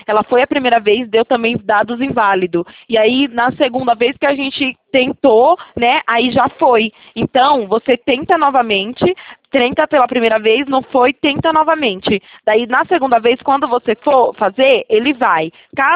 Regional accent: Itatiba, São Paulo, Brazil; Mas eu sou de Itatiba.

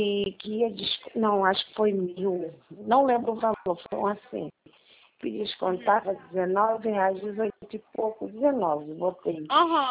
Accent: Rio de Janeiro, Brazil; sou do Rio.

